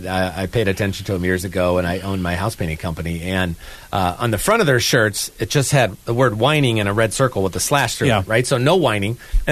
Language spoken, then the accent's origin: English; Weslaco, Texas, United States; born there; I was born in Weslaco, Texas, way down south.